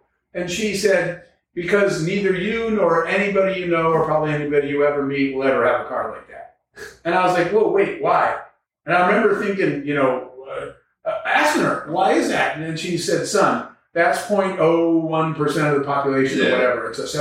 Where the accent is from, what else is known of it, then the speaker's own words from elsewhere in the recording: Arizona, United States; I've told this story before, that I grew up in the Arizona desert, kind of middle of nowhere, with a single mom who had three jobs and four kids. We were poor.